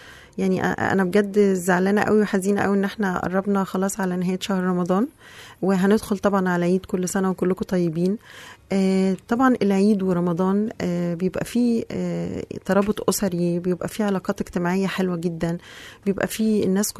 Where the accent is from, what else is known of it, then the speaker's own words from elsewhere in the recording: Egypt; احنا كمصريين